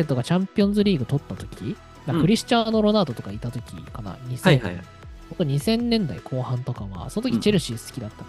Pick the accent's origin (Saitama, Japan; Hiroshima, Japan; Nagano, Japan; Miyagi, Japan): Saitama, Japan; 大学生になった時、地元が埼玉だから、埼玉の近くに住んでましたからね、地元が。